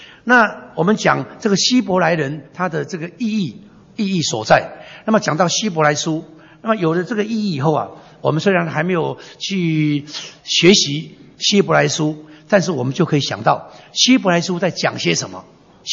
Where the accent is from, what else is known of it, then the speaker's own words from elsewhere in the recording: Taiwan; 刚才好像很多的这个我们台湾人，我们一定听过我们的长辈说